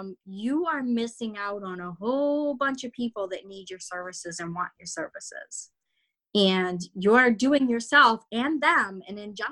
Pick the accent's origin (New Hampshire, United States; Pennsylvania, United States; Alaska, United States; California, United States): New Hampshire, United States; Hollis; I'm from Hollis, New Hampshire, and I have been doing tarot for about 4 years as a profession.